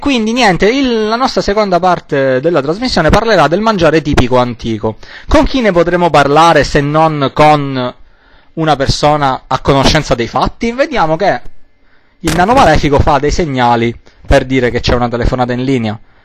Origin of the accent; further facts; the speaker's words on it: Sicily, Italy; non sono né di Milano, né di Roma, né della Puglia. Sono siciliano, con anch'io delle origini calabresi